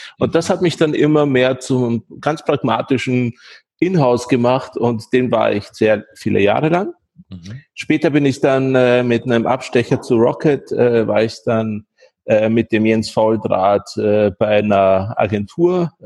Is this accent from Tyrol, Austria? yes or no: no; Vienna, Austria; moved away as an adult; now in Berlin, Germany; Ich komme ursprünglich aus Wien, bin jetzt seit 20 Jahren in Berlin arbeitend und wohnend.